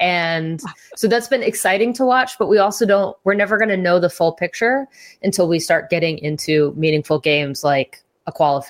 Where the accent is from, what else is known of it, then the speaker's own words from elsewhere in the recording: Boston, Massachusetts, United States; I'm from the Boston area. I went to all of these Boston Breakers games over the years.